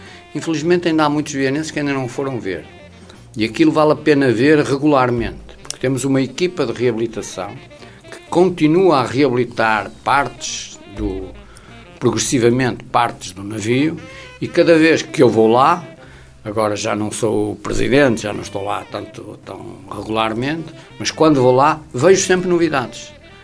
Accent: Viana do Castelo, Norte, Portugal; voltei para Viana voluntariamente, aliás, saí de Viana para me formar em medicina, para vir trabalhar para Viana.

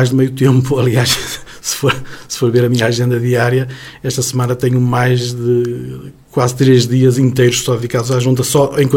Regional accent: Santa Marta, Portugal; eu não sou nativo, eu sou originário de Santa Marta, já estou há mais tempo a morar em PR, estou há 31 anos a morar em PR, e sinto-me de PR de alma e coração.

